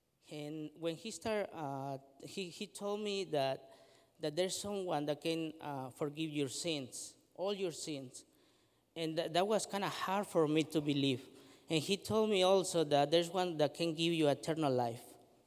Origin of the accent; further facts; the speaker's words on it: Mexico City, Mexico; now in United States; And I'm born in Mexico City. I am from Mexico City.